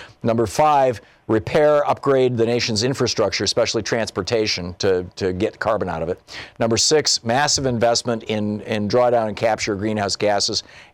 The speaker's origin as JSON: {"language": "English", "region": "Michigan", "country": "United States", "tie": "born or raised there", "said": "Germany is cloudier than Michigan. And I grew up in Michigan. I got my pilot's license in Michigan."}